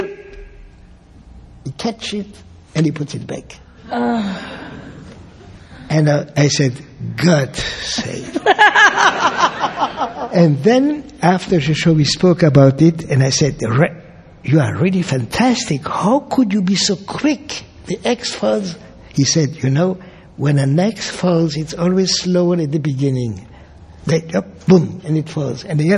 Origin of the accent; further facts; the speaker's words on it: Strasbourg, Grand Est, France; born there; English is a second language; I was born in Strasbourg, which is at the border of Germany and France.